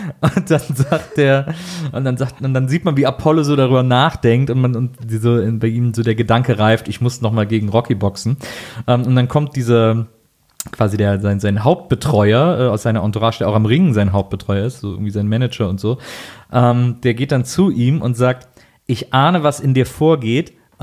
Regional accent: Cologne, North Rhine-Westphalia, Germany; Ich komme ja aus Köln.

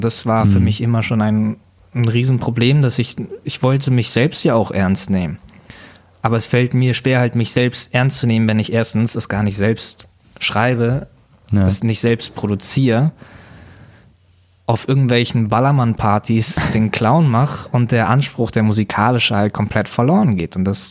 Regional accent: Munich, Bavaria, Germany; Ich bin aus München

